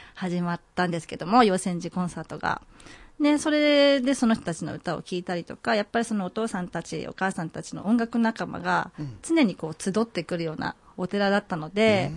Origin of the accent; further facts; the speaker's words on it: Nagaoka, Niigata, Japan; 私は、今は長岡市になりましたけど、長岡の寺泊出身です。